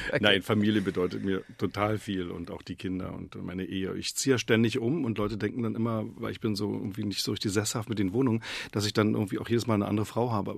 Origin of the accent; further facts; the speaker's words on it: Berlin, Germany; Friedrichshain ist ja mein Heimatbezirk. Ich bin da geboren, dann aber aufgewachsen in Prenzlauer Berg und wir wohnen am Boxhagener Platz.